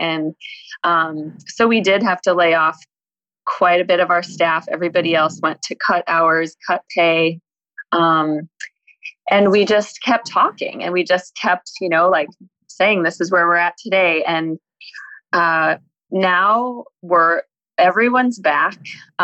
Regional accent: Midwest, United States; My dad, I'm from the Midwest. My dad taught me to save and have a nest egg.

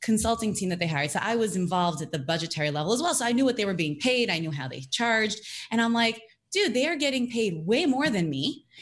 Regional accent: New York, United States; also born or lived in Jerusalem; now in Los Angeles, United States; So yeah, I am out in LA. I'm actually originally from New York, and I went to business school out there.

